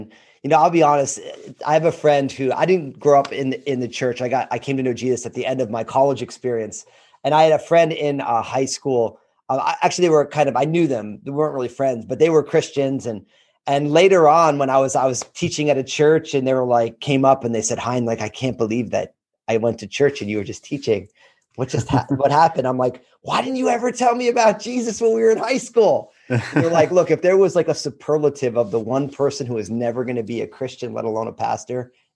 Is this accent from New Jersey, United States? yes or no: yes; New Jersey, United States; I went to Rutgers in my home state of New Jersey.